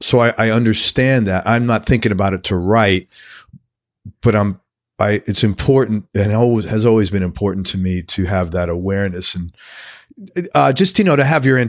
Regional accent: New York City, New York, United States; hey, I grew up in New York City. You're preaching to the choir.

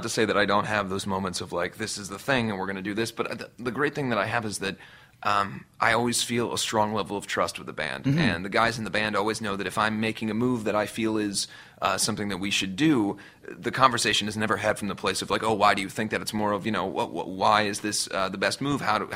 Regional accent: Cincinnati, Ohio, United States; especially where I grew up in Cincinnati, Ohio, a lot of the people that I grew up around had jobs and kids

